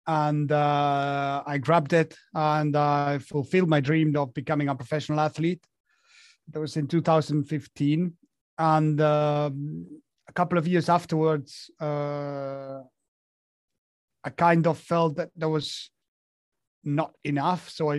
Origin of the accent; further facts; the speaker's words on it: Argentina; English is a second language; So I'm from Argentina.